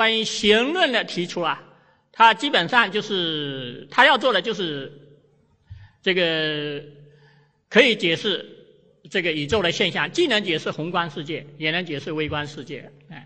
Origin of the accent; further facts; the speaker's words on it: China; 所以我觉得我们中国人，今天的中国人